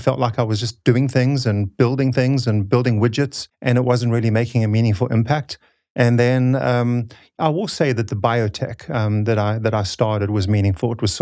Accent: Durban, KwaZulu-Natal, South Africa; in a poor neighborhood. I believe it's equivalent to the projects. It was government housing, but they were standalone houses. But so a pretty poor area of the city where I grew up in Durban.

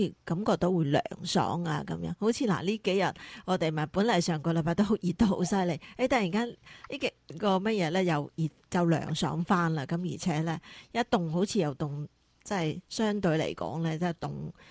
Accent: Guangdong, China; 我哋广东人

